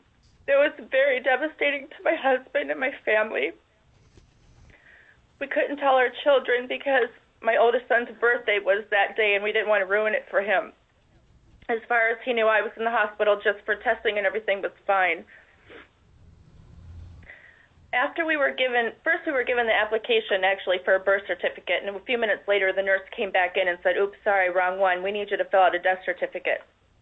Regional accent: Kenai, Alaska, United States; I'm from Kenai.

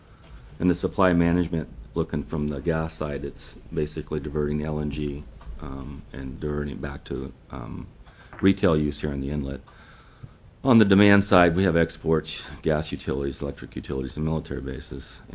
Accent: Fairbanks, Alaska, United States; I grew up in Fairbanks and graduated from University of Alaska Fairbanks with an electrical engineering degree

